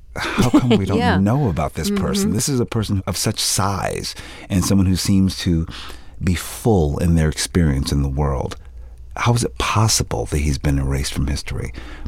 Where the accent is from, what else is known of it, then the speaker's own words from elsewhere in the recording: Philadelphia, Pennsylvania, United States; I'm from Philadelphia. We don't sound like that.